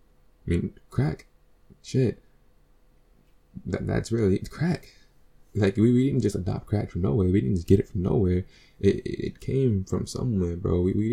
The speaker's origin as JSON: {"language": "English", "region": "New York", "country": "United States", "said": "I mean, I'm from New York, so let's just talk about New York."}